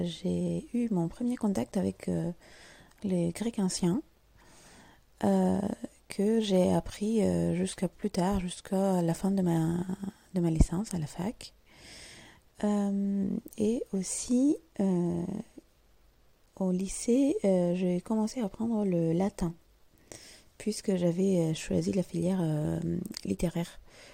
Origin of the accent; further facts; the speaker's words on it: Greece; born there; first language Greek; French is a second language; Je suis née dans la langue grecque, puisque je suis née en Grèce, et mes deux parents sont aussi grecophones. Très vite, à l'âge de 6-7 ans, quand j'étais à l'école primaire, j'ai commencé à apprendre l'anglais et le français.